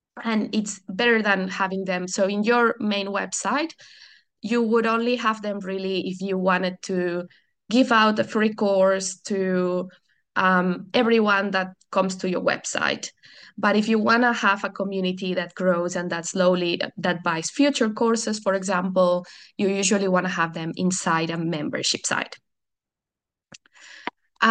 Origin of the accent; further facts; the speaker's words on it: Barcelona, Catalonia, Spain; first language Catalan; English is a second language; My first language is actually Catalan. I'm from Barcelona, from a small region in Spain. So that's my first language. And then I also speak Spanish as my mother tongue because we speak both there. And then here, obviously, English and Portuguese as well.